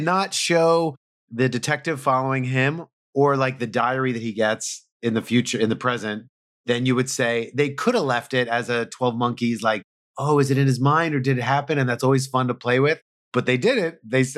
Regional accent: New York, United States; Thank you. I'm from New York.

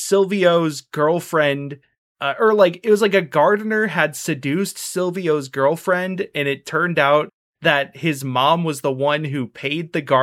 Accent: United States; I'm an American. I've, you know, lived in situations where that's, you know, the most affordable thing.

